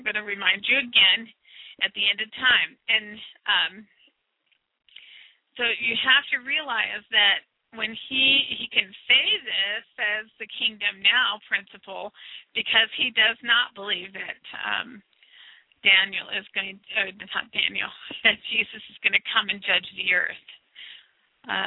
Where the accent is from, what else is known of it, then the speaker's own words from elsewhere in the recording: United States; but I'm from the United States